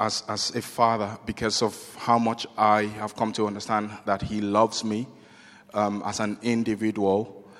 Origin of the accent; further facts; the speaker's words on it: Nigeria; now in United Kingdom; I am from Nigeria. I grew up in Nigeria, and we came into the UK 2011. I grew up in a Christian family.